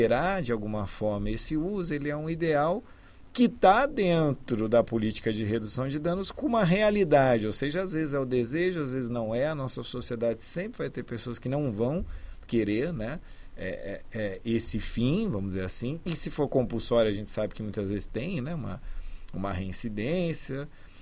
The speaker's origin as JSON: {"language": "Portuguese", "country": "Brazil", "said": "claro, eu ali, como brasileiro, né, pensando, ah, mas espera aí, qual a relação, então, né, que nós temos com o vinho?"}